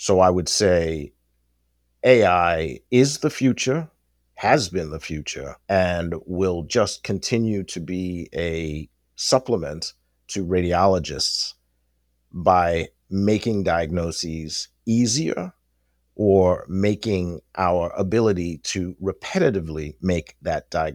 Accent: New York, United States; now in Washington, D.C., United States; I am originally from New York State Empire. I moved down to the Washington, D.C. area in about 2012, 2013 from New York.

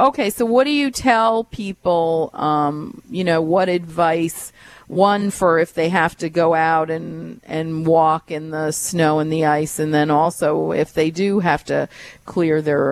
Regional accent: New York, United States; now in Baltimore, United States; when I first moved to Baltimore, like almost 20 years ago, and I was from New York originally.

